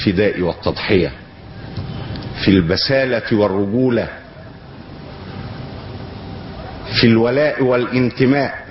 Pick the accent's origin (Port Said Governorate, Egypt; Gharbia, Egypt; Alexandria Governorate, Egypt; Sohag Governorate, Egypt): Port Said Governorate, Egypt; Port Said; نحن جميعا أبناء بورسعيد على قلب رجل واحد إن شاء الله